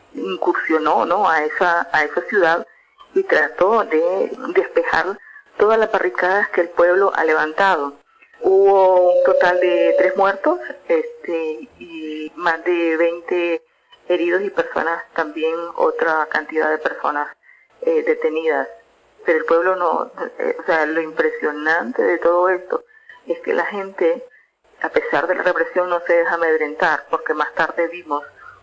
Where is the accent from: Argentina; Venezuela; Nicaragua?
Nicaragua; y me incluyo porque yo soy nicaragüense